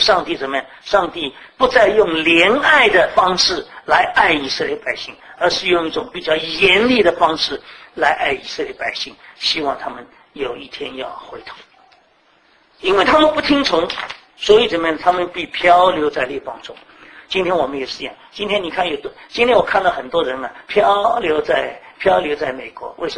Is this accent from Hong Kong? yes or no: no; Taiwan; also born or lived in Shanghai; now in United States; 我生在上海，对上海有归属吗？没有。我长在台湾，我对台湾有归属吗？没有。对美国，你看我今天对美国有归属吗？没有归属。